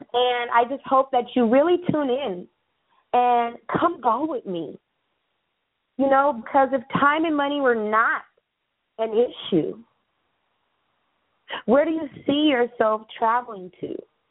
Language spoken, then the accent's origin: English; California, United States; You know, I'm from California, United States, you know.